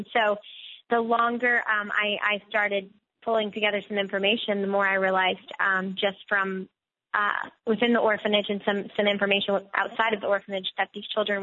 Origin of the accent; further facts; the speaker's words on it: Louisiana, United States; and I'm from Louisiana, and I was like, oh, we need flatland.